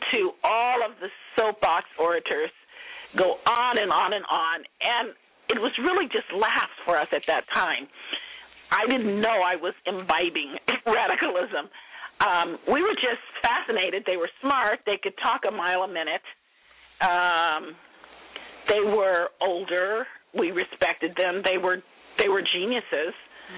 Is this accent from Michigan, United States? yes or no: no; Oakland, California, United States; I grew up with them in East Oakland.